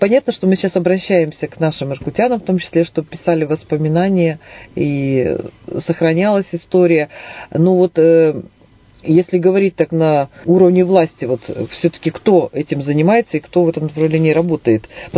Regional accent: Novosibirsk, Novosibirsk Oblast, Russia; я коренной житель Синюшиной горы

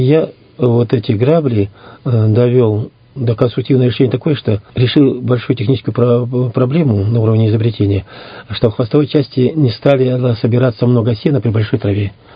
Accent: Zhlobina, Irkutsk Oblast, Russia; я из Аларского района, деревня Жлобина, настолько смотреть на свою бедную деревню стало

